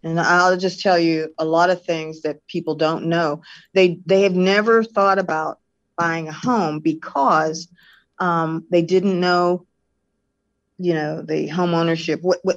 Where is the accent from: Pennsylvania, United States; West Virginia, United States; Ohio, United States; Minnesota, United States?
Pennsylvania, United States; Pittsburgh; I was born and raised in Pittsburgh, PA.